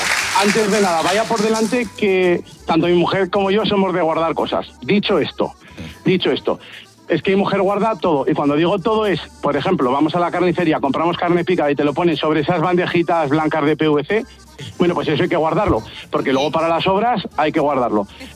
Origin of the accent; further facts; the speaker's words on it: Zaragoza, Aragon, Spain; Soy de aquí de Zaragoza.